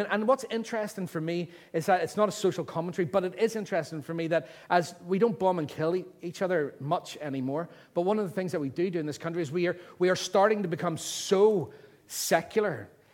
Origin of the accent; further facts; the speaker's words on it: Northern Ireland, United Kingdom; for those of us who can remember growing up in the Troubles?